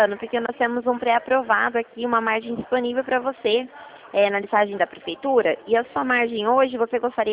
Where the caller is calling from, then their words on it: Mogi Guaçu, São Paulo, Brazil; Eu falo de Mogi Guaçu.